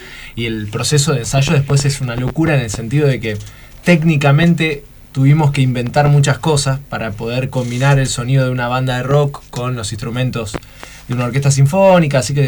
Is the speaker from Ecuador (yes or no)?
no; Capitán Bermúdez, Santa Fe, Argentina; tres somos de Capitán Bermúdez, que queda cerca de Rosario, una ciudad de allá